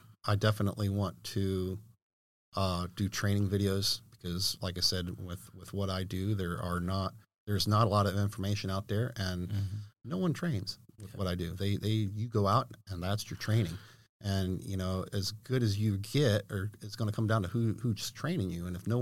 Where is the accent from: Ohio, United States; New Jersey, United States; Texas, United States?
Ohio, United States; if basements were more popular, like back east, you know, because I'm originally from Ohio.